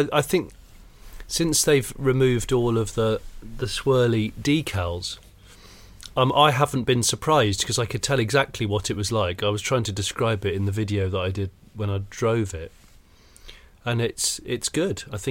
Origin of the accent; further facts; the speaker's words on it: South West England, United Kingdom; Yeah, I grew up in the West Country.